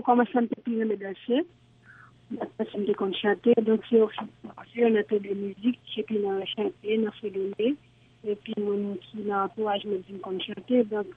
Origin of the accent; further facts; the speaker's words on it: Haiti; je suis haïtien